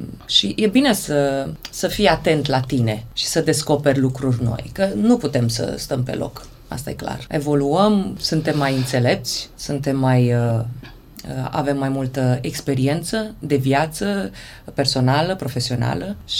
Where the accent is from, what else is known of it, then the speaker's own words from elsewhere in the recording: Timișoara, Timiș County, Romania; now in Germany; Vin de la Timișoara cu publicul meu, care suntem noi între noi